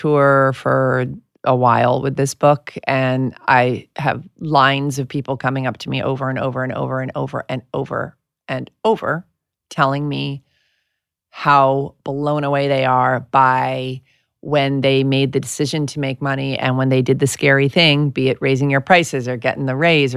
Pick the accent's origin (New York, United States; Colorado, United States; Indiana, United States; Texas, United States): New York, United States; I'm from New York. I'm really snarky. I was too cool for school.